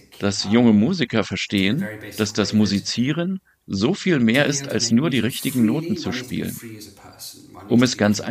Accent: United Kingdom; aber auch an Deutschland, Italien und vor allem an Großbritannien, wo ich herkomme.

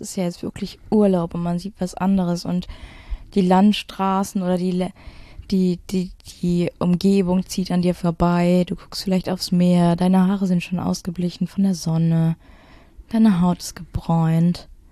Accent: Duisburg, North Rhine-Westphalia, Germany; ich bin aus Duisburg

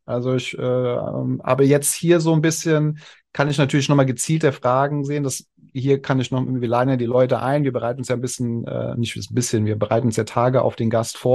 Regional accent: Germany; also born or lived in Switzerland; aber so als Deutscher, der irgendwie alles genau und schnell haben will. Aber das hat auch mal gut getan, die 4 Jahre in der Schweiz. Ich habe ja da mal 4 Jahre gewohnt.

